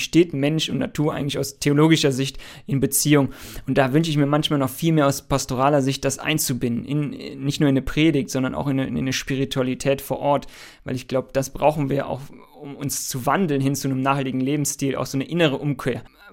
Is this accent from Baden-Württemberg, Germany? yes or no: no; North Rhine-Westphalia, Germany; als ich nach dem Studium zurück in meine Heimat gezogen bin. Und dann habe ich 2 S-Bahn-Haltestellen vom Hambacher Forst entfernt gewohnt